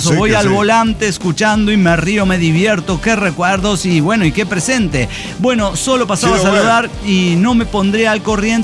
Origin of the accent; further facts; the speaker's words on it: Puebla, Mexico; Son de partes diferentes de Puebla. Puebla tiene muchas partes y somos de diferentes partes.